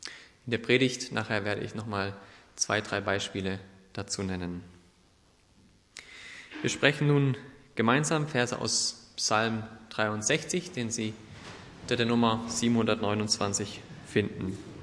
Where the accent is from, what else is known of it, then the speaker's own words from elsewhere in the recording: Freiburg, Baden-Württemberg, Germany; now in Stuttgart, Germany; Ich komme ursprünglich aus Freiburg und wohne jetzt in Stuttgart